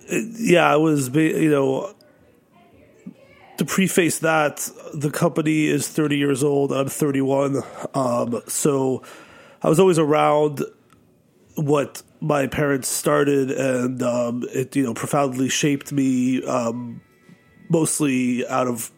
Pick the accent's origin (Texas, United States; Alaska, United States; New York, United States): New York, United States; New York City; which, you know, growing up in New York City can lead to all types of interesting adventures, you know.